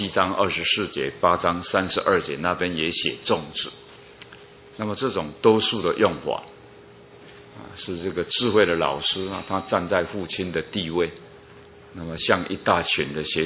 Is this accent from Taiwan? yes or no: yes; Taiwan; 我们台湾人也讲那个父母的所教导都是好的